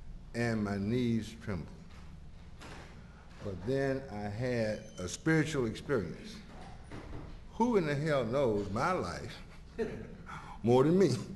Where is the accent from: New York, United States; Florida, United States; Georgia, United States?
Georgia, United States; Atlanta; born there; I want you to know that I was born here in Atlanta, Georgia, a long, long time ago.